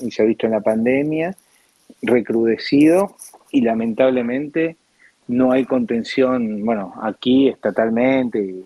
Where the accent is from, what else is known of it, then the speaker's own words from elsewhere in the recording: Buenos Aires, Argentina; acá soy de Villa Crespo